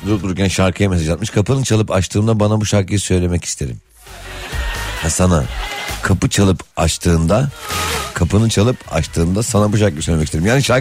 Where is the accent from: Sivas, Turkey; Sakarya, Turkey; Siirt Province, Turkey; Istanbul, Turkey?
Istanbul, Turkey; Biz çok küçükken İstanbul Bahçeşehir'de doğduk, büyüdük. Havaalanının nispeten yakın bir yerde.